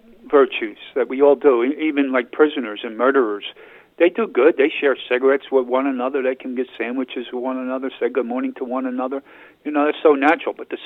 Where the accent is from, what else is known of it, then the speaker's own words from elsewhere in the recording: Philadelphia, Pennsylvania, United States; We're from Philadelphia here.